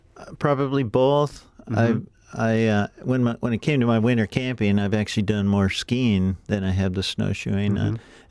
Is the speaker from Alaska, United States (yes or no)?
yes; Alaska, United States; But I grew up in Alaska, so I had an idea of all the gear that it took.